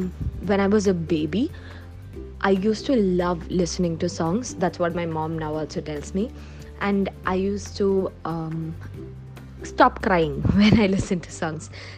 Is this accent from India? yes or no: yes; India; first language Malayalam; English is a second language; one is Malayalam, which is my mother tongue, so I'm fluent with.